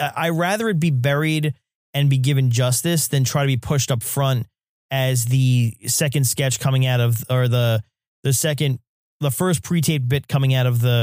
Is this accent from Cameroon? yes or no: no; Staten Island, New York, United States; He's actually from Staten Island, my hometown.